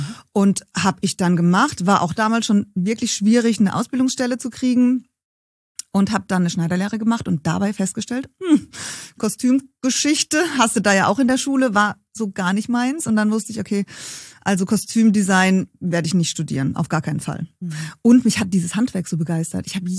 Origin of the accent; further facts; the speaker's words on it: Heidelberg, Baden-Württemberg, Germany; Ich bin gebürtige Heidelbergerin.